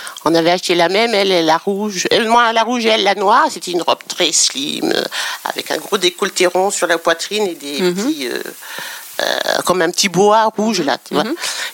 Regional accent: Normandy, France; moi, j'ai grandi en Normandie, mais on avait toujours un œil sur Paris

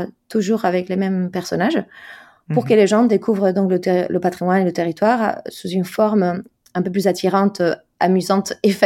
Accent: Spain; French is a second language; Je suis espagnole, donc effectivement, ah.

